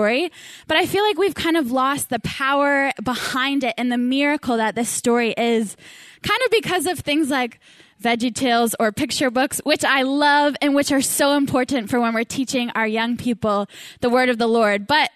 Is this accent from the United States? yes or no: no; Canada; now in New Zealand; I'm from Canada. Yes, funny accent.